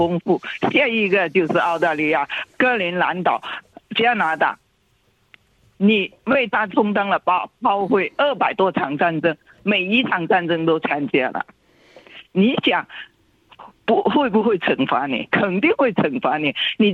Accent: Guangdong, China; now in Australia; 我在广东移民来的。

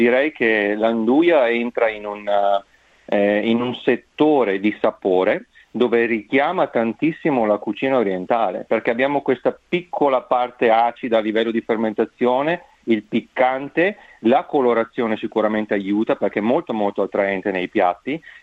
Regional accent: Verona, Veneto, Italy; sono nato e cresciuto a Verona, ma il mio cuore è per l'Italia.

